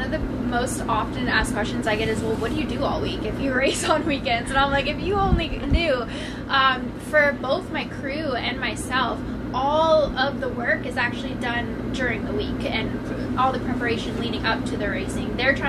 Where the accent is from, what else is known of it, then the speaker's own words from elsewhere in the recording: Canada; moved away as an adult; now in Charlotte, United States; I moved to Charlotte 6 years ago. I'm Canadian, so I'm here on an athlete visa